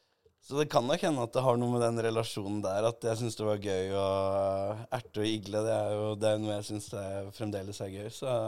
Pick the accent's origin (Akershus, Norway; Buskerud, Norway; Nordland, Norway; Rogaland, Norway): Akershus, Norway; Heggedal; Altså, pappa er jo fra Bekkestua. Mamma er fra Heggedal i Asker, og det er jo der jeg også er oppvokst.